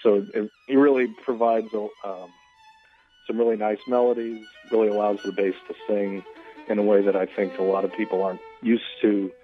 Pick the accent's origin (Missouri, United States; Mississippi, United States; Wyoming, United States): Missouri, United States; St. Louis; I'm originally from St. Louis, so it's always nice to come back to Missouri during the summer and be close to family and friends in St. Louis.